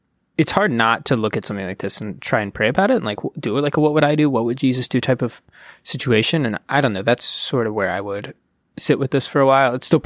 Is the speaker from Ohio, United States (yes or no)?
yes; Ohio, United States; I tend to go home on Memorial Day. I'm from Ohio.